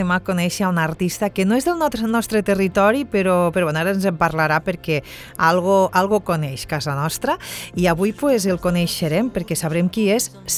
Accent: Catalonia, Spain; Per la zona Delta, que és més d'on sóc jo

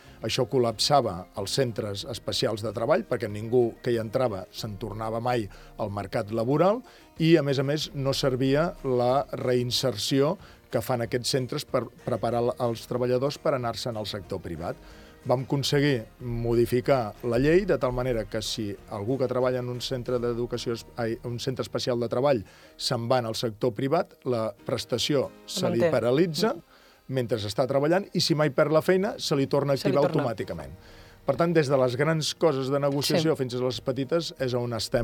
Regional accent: Catalonia, Spain; jo aquestes terres me les estimo molt, però jo sóc del Camp de Tarragona

